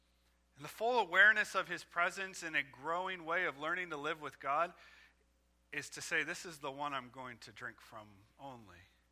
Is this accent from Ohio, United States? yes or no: yes; Ohio, United States; And I'm from Ohio, so I say milk, not milk. Everyone's like, it's not milk. Well, in Ohio, that's how we say it, all right?